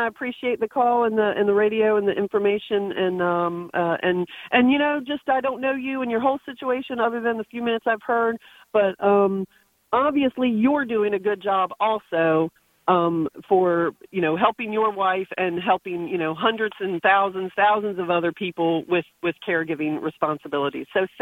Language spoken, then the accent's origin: English; Virginia Beach, Virginia, United States; So I'm from Virginia Beach, but I'm on my way to D.C.